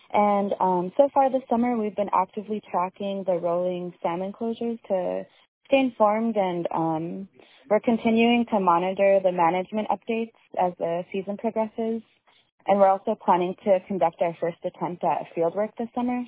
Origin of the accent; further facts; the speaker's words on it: Huslia, Alaska, United States; I'm from Huslia